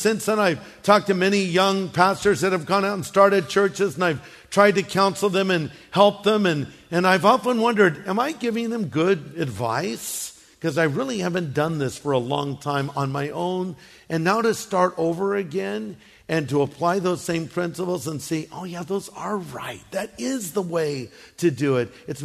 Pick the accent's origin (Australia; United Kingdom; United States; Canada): United States; California; See, because I'm from Orange County. I was born here, raised here.